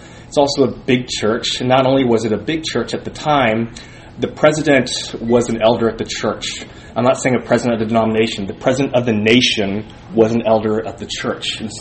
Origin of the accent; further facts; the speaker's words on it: San Francisco, California, United States; born there; also born or lived in Korea; I also decided, I was born in San Francisco, I wanted to learn the Korean language.